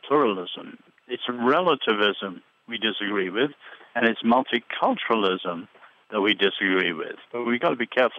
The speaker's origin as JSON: {"language": "English", "region": "England", "country": "United Kingdom", "said": "I'm English."}